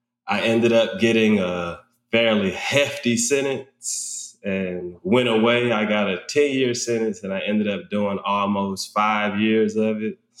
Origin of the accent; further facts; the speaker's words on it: Atlanta, Georgia, United States; also born or lived in Queens, New York; I'm based in Atlanta, Georgia. I was born in Queens, New York. I moved here it really doesn't count because I've been here since I've been like 4 years old.